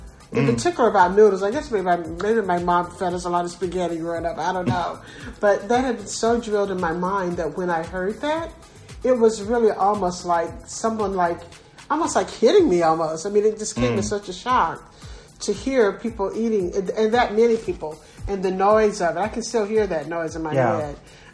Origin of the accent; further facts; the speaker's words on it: Georgia, United States; all the things that I learned growing up in South Georgia.